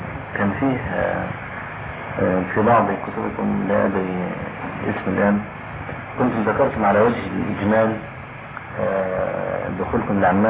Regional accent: Egypt; المشهور عندنا في مصر

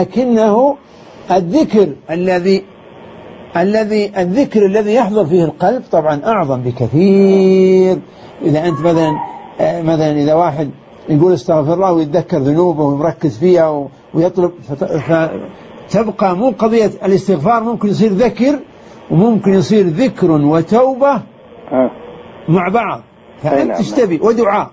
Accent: Saudi Arabia; والموية عندنا في السعودية الحمد لله رخيصة

